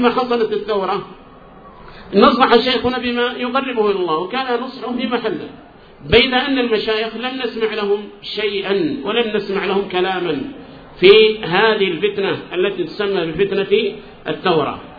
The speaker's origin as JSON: {"language": "Arabic", "country": "Yemen", "said": "ولا سيما هي عندنا في اليمن، عندنا في اليمن وتأثر بها بعضهم في نجد الآن"}